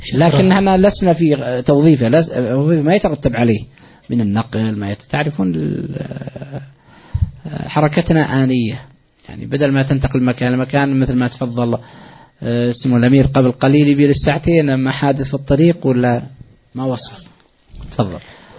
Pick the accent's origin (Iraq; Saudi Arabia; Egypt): Saudi Arabia; Riyadh, Riyadh Province; وعندنا في الرياض مزعجين خلق الله